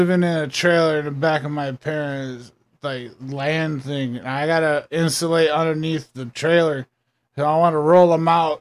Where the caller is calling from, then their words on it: Grand Forks, North Dakota, United States; I'm calling from Grand Forks.